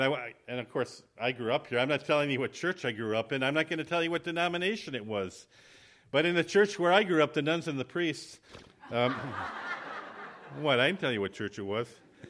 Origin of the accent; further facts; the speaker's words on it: Hurley, Wisconsin, United States; also born or lived in Ironwood, Michigan; I grew up in Hurley, Wisconsin, Ironwood, Michigan, if anybody knows where that is, 80 miles up the road.